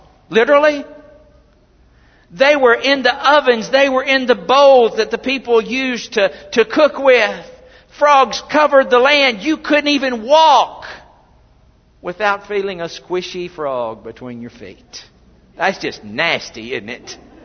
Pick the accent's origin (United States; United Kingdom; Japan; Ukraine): United States; Des Arc, Arkansas; I'm from Des Arc, Arkansas. If you've ever been to Des Arc, there's one thing we have in Des Arc. It's called mosquitoes.